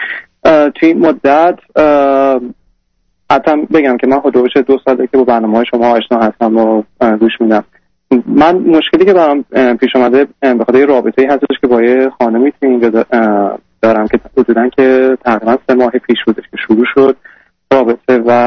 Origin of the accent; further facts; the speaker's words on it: Iran; moved away as an adult; now in Canada; من 26 سالمه و آرشیتکت هستم و حدود تقریبا یک سال هستش که از ایران مهاجرت کردم به کانادا و تو اینجا تنها زندگی میکنم.